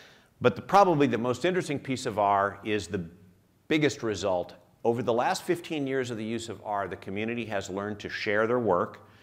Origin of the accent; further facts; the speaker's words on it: Colorado, United States; I'm from Colorado, I live in Denver, married a Colorado University grad from the business school.